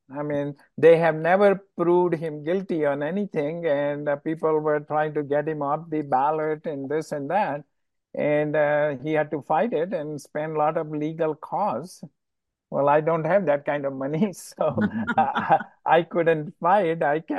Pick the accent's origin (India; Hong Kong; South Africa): India; moved away as an adult; now in United States; I am an immigrant from India, came legally.